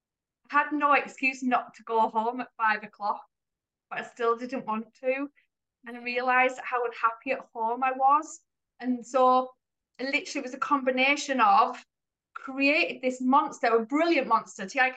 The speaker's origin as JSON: {"language": "English", "region": "England", "country": "United Kingdom", "lives_now": "Spain", "said": "we live in Spain and I'm English and he's Dutch, so it's a very cosmopolitan household."}